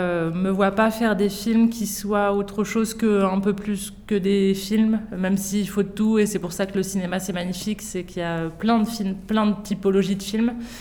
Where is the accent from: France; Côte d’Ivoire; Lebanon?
France; Normandy; La première, c'est parce que je suis normande d'origine, moi.